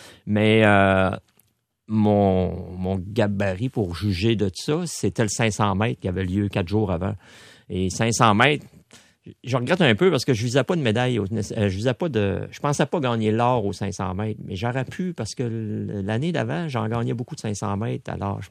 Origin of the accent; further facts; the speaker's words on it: Saint-Hubert, Quebec, Canada; la télévision était chez nous, à Saint-Hubert, puis on voit mes parents, mon frère, ma soeur, qui sont dans la cuisine